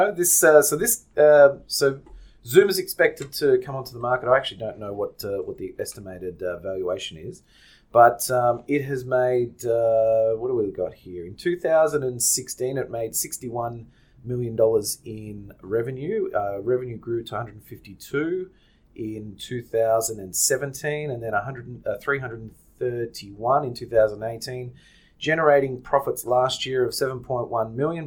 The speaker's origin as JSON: {"language": "English", "country": "Australia", "said": "As Australian investors, unfortunately, we can't get access to the five IPOs because as Australian retail investors"}